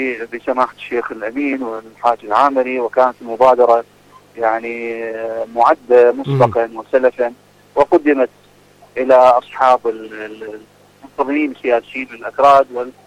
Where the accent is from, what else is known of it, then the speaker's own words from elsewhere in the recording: Iraq; وما زلنا حريصين كعراقيين على أن نبعد البلاد